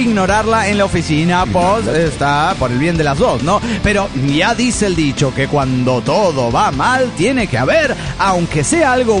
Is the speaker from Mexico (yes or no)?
yes; Mérida, Yucatán, Mexico; de Mérida, Yucatán, México.